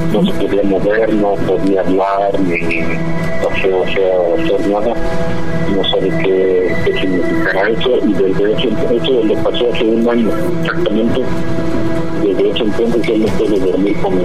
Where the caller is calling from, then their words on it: Chicago, Illinois, United States; de Chicago.